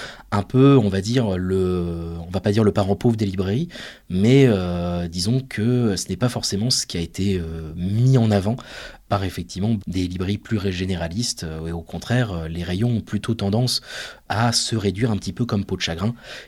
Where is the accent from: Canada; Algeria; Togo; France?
France; Arras, Hauts-de-France; vu que j'ai passé une grosse partie de mon enfance sur Arras.